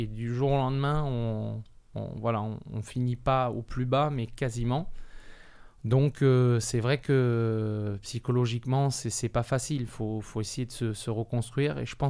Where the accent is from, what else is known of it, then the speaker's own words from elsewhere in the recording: Toulon, Provence-Alpes-Côte d'Azur, France; Je suis né ici, je suis né à Toulon, je suis toulonnais, j'ai vécu que là.